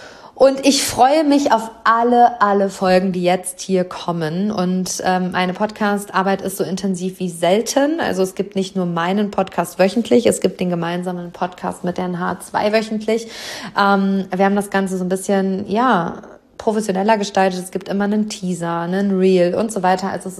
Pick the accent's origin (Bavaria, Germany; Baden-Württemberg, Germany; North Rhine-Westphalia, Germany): North Rhine-Westphalia, Germany; Hamm; also in meiner Heimatstadt, im Seminarraum über den Dächern von Hamm.